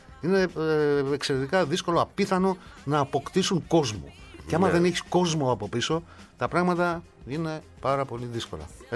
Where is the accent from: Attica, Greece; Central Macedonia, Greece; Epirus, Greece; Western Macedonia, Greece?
Epirus, Greece; Arta; είναι μικρή ιστορία από τα μέρη μου. Έτσι. Εκεί στην Άρτα